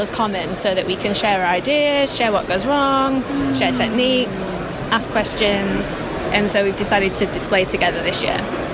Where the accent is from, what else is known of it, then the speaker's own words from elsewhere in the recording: Leeds, Yorkshire and the Humber, United Kingdom; now in London, United Kingdom; I come from Leeds originally, but I live in London.